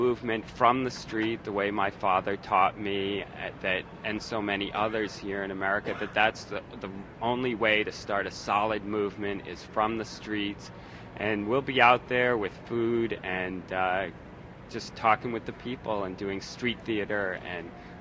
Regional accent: Boston, Massachusetts, United States; but I'm from Boston. I guess that's the way we are.

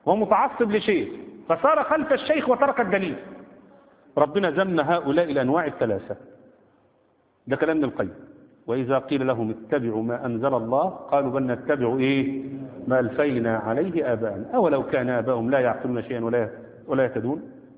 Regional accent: Egypt; ده أنا مصري وأفتخر إنني مصري.

